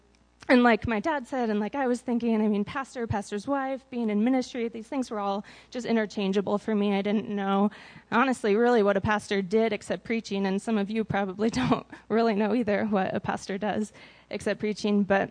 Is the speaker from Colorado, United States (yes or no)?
no; Santa Maria, California, United States; born there; I was born in Santa Maria, California, to two wonderful parents.